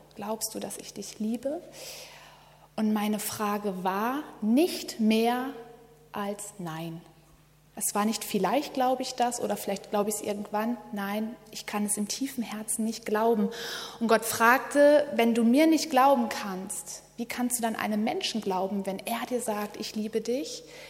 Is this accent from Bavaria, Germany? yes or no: no; Bochum, North Rhine-Westphalia, Germany; Ich bin 32 Jahre alt und ich komme aus Bochum, aus dem schönen Ruhrgebiet.